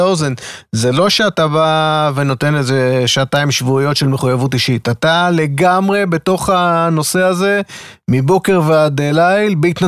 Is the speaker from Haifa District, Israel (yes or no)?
yes; Kiryat Ata, Haifa District, Israel; אני למשל גדלתי בשנות ה-70 וה-80 בקריית אתא